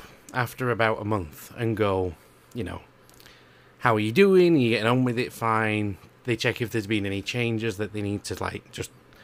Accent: United Kingdom; Anyway, we're being too British about this.

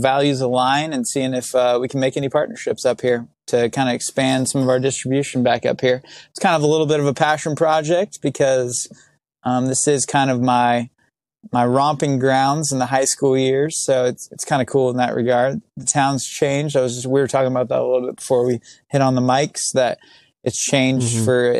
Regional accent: Indiana, United States; doing a little connect session up in kind of near my hometown, up in Lafayette, Indiana, represent

